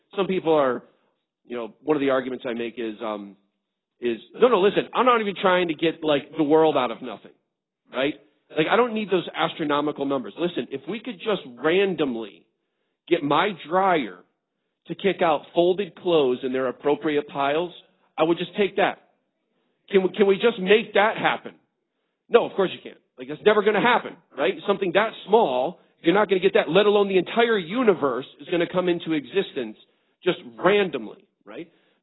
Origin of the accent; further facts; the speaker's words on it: Virginia, United States; Where I'm from Floyd County in Virginia, Western Virginia, as opposed to West Virginia.